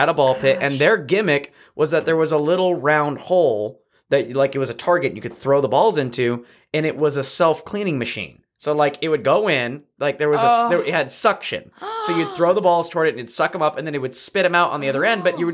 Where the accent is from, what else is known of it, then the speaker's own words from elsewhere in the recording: Idaho, United States; growing up in North Idaho, the fair is probably the one tradition that I have always gone to.